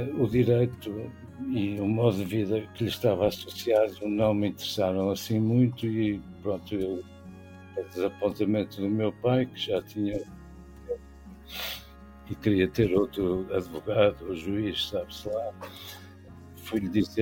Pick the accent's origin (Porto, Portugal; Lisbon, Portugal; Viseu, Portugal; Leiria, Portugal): Porto, Portugal; embora tivesse voltado ao Porto, que era a minha terra.